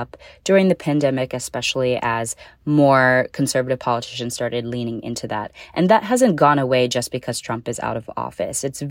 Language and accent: English; India; I'm Indian, for example, and whenever my family is asked, you know, how do you identify? We say Indian.